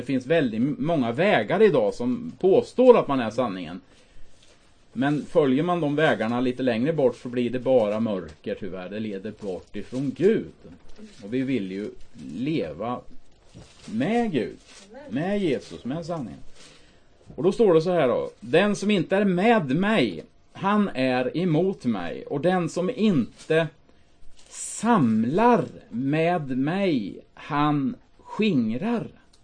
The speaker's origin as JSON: {"language": "Swedish", "town": "Finspång", "region": "Östergötland", "country": "Sweden", "said": "Och jag blev frälst 89. Jag kommer ifrån Finspång. Det ligger i Östergötland då."}